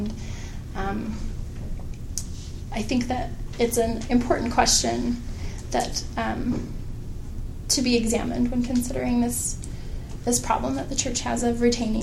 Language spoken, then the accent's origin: English; Spanish Fork, Utah, United States; I think of the small town where I grew up. I grew up in Spanish Fork, and my parents grew up there